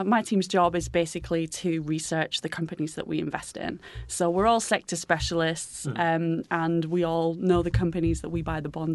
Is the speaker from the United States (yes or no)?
no; North West England, United Kingdom; So I'm from Lancashire originally, and we don't really have investment management there or investment banks.